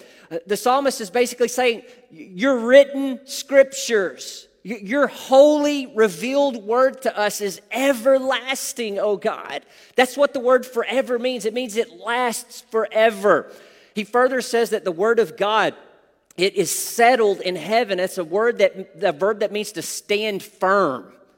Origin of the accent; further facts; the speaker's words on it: Arkansas, United States; Most of you are aware that I grew up in Northeast Arkansas, and being an Arkansan, I am a loyalist in heart to Walmart.